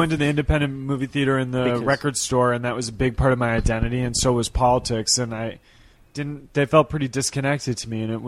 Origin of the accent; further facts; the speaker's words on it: San Jose, California, United States; I grew up in San Jose.